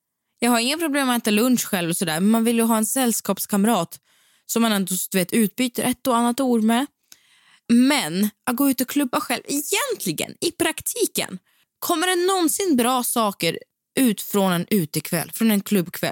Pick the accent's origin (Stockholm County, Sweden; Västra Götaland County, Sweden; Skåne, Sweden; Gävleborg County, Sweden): Västra Götaland County, Sweden; Gothenburg; accent: Gothenburg dialect; Ja, men det är någonting som jag saknar väldigt, väldigt starkt är faktiskt min göteborgska som är ganska så frånvarande nu.